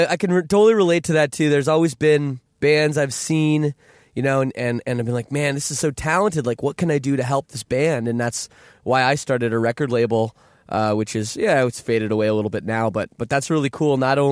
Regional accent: Toronto, Ontario, Canada; growing up in Toronto, we had a great scene at that time here.

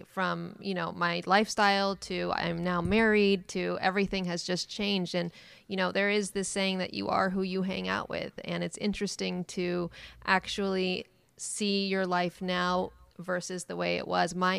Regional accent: California, United States; Well, I'm the same way. I'm from the Bay Area.

